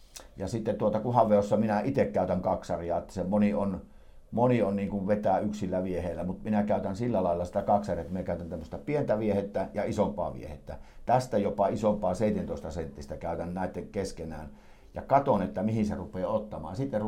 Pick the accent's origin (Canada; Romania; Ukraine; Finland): Finland; North Karelia; Joo, savisameita vesiä, niin kuin meillä Pohjois-Karjalassa, niitä meillä ei ole. Hämeessä me on kerran joutunut siihen ja tuota, minä tietysti pohjoiskarjalaisena laiton painoja siihen